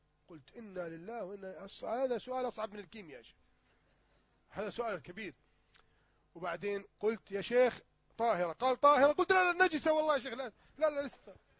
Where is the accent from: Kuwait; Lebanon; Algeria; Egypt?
Egypt; اليوم حياة الشباب عندنا في مصر